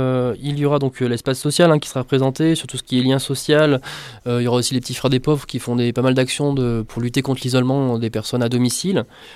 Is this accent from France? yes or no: yes; Auvergne-Rhône-Alpes, France; dans une maison de retraite chez moi en Ardèche